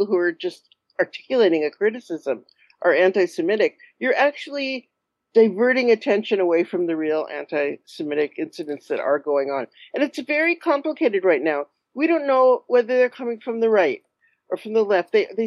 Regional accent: Los Angeles, California, United States; Yeah, I grew up in California, in Los Angeles.

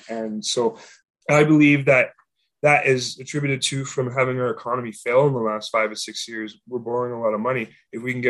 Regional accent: Winnipeg, Manitoba, Canada; I grew up in Winnipeg in one of the poorest neighborhoods in Canada, which was the most violent neighborhood in North America for 10 years running through my childhood.

